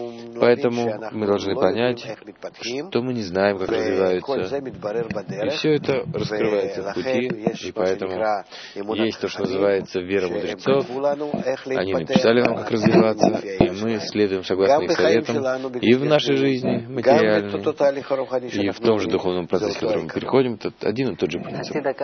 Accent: Haifa, Haifa District, Israel; я из Хайфы.

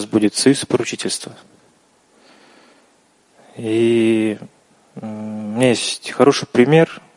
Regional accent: Kazakhstan; я из Казахстана, с Алматинской группы, со Астанинской группы.

